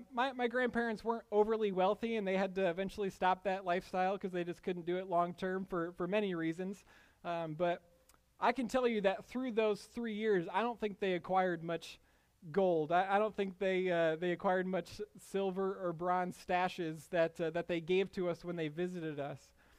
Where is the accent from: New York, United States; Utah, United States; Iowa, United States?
Iowa, United States; my mom is from that area, and you know that I grew up in Iowa.